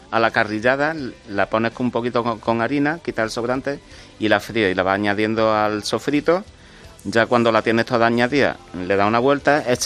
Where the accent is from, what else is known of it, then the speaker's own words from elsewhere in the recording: Córdoba, Andalusia, Spain; nosotros somos de Córdoba y la verdad que allí hace mucha calor